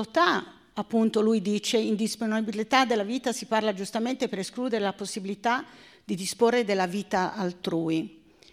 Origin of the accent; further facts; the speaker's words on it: Livorno, Tuscany, Italy; now in Udine, Italy; quando sono arrivata a Udine, io sono livornese, non sono udinese purtroppo, sono andata a finire lì, avrei preferito Trieste, ma è per una questione di mare